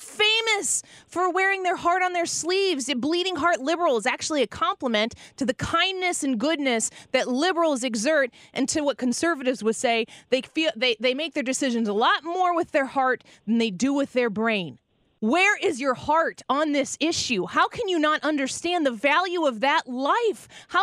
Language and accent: English; Illinois, United States; including in my home state, the state of Illinois